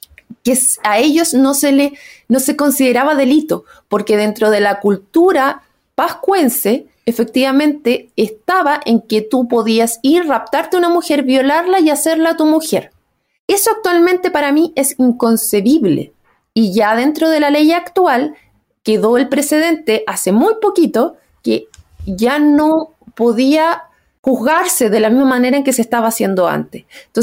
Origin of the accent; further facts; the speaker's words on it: Chile; como chilenos